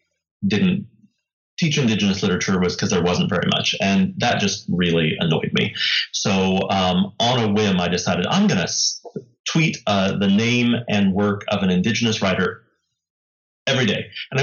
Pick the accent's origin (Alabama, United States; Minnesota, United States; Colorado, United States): Colorado, United States; So I am a citizen of the Cherokee Nation in Oklahoma, and I was raised in Colorado.